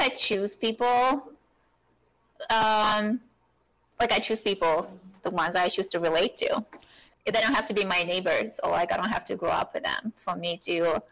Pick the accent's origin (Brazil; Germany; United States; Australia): Germany; Well, I was from Germany, which was true.